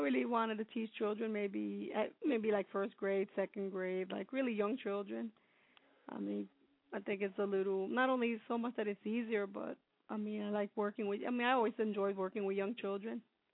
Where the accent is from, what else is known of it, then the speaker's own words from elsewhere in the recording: New York City, New York, United States; Well, yeah, I grew up in East New York, so a lot of, I mean, some of the book began in the area that was like East New York, like the neighborhood I grew up in.